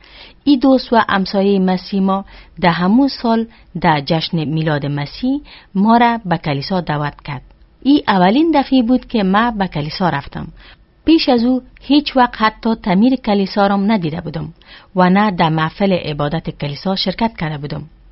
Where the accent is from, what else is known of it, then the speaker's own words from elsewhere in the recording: Afghanistan; ما از افغانستان استم و در یک خانواده روشنفکر به دنیا آمدیم و کلان شدیم.